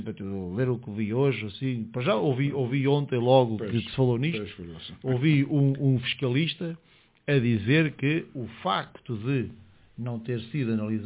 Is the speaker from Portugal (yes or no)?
yes; Portugal; Eu, como português, honestamente, eu preferia que isto não se soubesse.